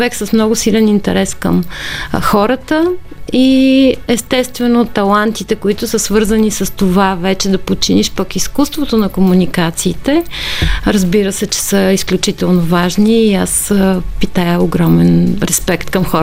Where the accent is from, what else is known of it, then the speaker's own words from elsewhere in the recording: Pomorie, Burgas Province, Bulgaria; още в детството си в Поморие, аз съм от морето.